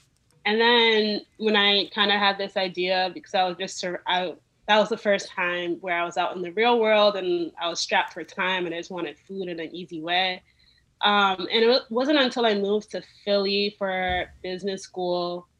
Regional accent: Upper West, Ghana; So Dagari is the native language of my parents. We're from the Gati tribe, which is in the upper west of Ghana.

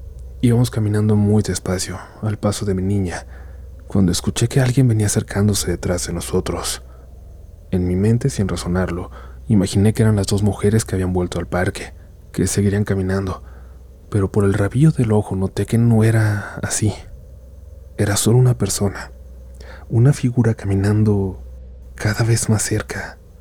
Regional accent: Monterrey, Nuevo León, Mexico; soy de Monterrey.

